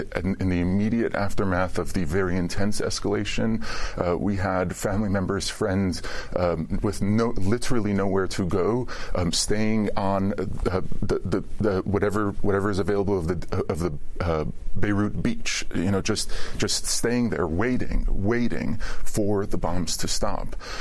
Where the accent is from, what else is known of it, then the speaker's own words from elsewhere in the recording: United States; And so I'm an American. I feel like I have a specific responsibility in the world.